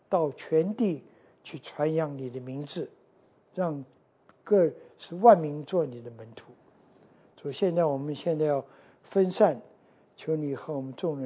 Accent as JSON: {"language": "Chinese", "region": "Chongqing", "country": "China", "tie": "born or raised there", "also_born_or_lived": "Shanghai / Nanjing", "said": "我从中国出来的，我中国记得小时候在重庆，后来到上海，到南京，在中国这一圈走了。我现在四川话也会讲，上海我给讲了，南京话会讲，讲的不太好就是了啊。然后广东话也是讲了啊"}